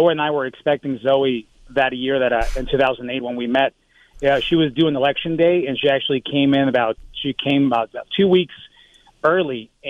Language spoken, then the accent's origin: English; Tucson, Arizona, United States; I grew up in Tucson. My family immigrated from Mexico, and they chose the U.S. to be the place where they wanted to raise a family.